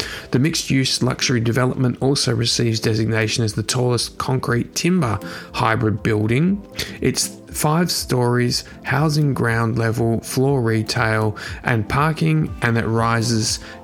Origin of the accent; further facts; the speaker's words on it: Australia; And to my home country of Australia